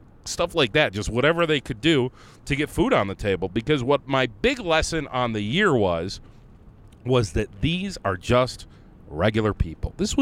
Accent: Conneaut, Ohio, United States; I wanted to be a hot commodity in my hometown when I got home to Conneaut, Ohio.

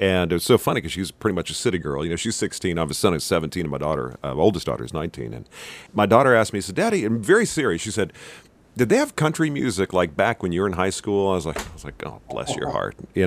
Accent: Dallas, Texas, United States; Yeah, I'm from Dallas, so the areas that you're hitting up there, I'm going, damn

